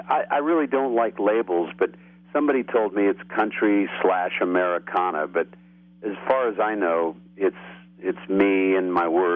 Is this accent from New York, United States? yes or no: yes; Shenango Bridge, New York, United States; I'm a New York State boy myself. I grew up in outside of Binghamton.